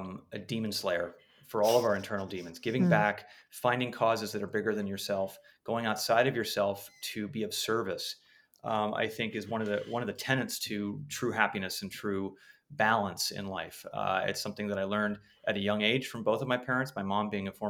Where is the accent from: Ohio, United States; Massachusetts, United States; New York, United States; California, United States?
California, United States; Los Angeles; I grew up in Los Angeles, but was not a showbiz kid.